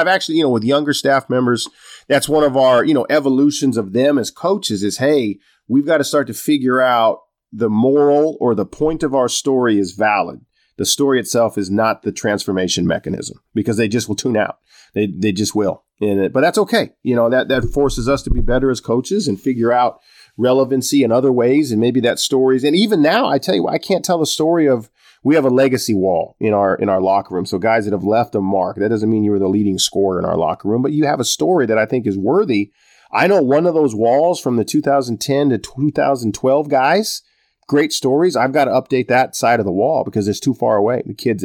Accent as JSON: {"language": "English", "region": "Montana", "country": "United States", "moved": "yes", "said": "And so it and eventually became, this is home, even though I'm from Montana."}